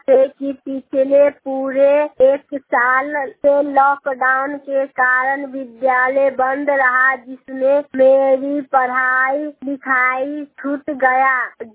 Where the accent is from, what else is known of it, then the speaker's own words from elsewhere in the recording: Akhtiyarpur, Bihar, India; अख्तियारपुर समस्तीपुर का रहने वाली हूँ।